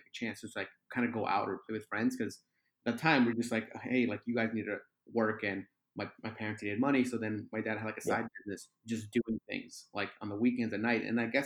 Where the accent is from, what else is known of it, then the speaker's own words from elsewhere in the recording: Long Island, New York, United States; so I grew up in New York, so Long Island.